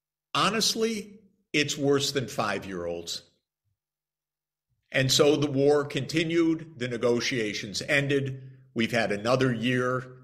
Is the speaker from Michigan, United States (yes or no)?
yes; Detroit, Michigan, United States; And what's a shame for me is I grew up in Detroit, Michigan. Canada was due south for me, so you were my southern neighbor in Windsor.